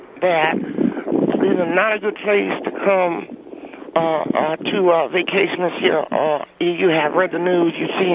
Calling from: Sunrise, Florida, United States; Yeah, Mr. Hendry, I'm calling you from Sunrise, Florida.

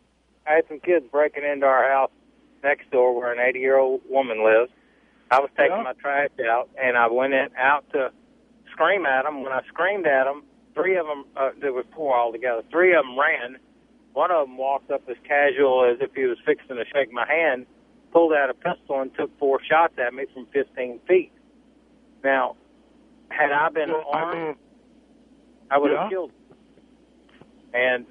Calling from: Baton Rouge, Louisiana, United States; Hey, I'm calling from Baton Rouge, and I'm a block camp in my neighborhood

